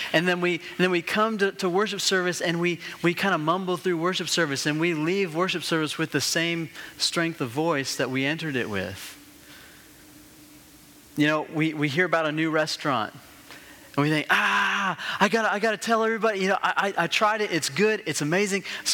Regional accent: Colorado, United States; You know, I grew up in Colorado.

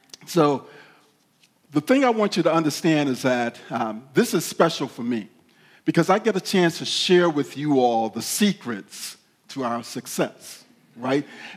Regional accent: Atlanta, Georgia, United States; So I'm a Southerner, grew up in the South in Atlanta, Georgia, the Bible Belt.

